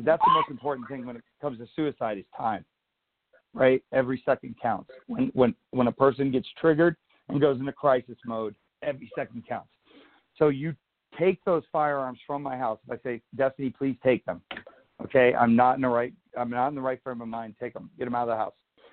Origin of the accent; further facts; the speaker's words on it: New Jersey, United States; now in Nevada, United States; Certain states like New Jersey, where I'm from, right? I live in Nevada now, but I'm from Jersey.